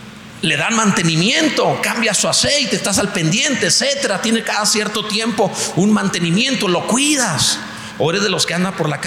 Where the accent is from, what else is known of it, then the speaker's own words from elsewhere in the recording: Mexico; Soy mexicano.